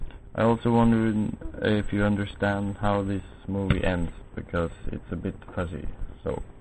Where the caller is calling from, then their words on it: Norway; and I'm from Norway.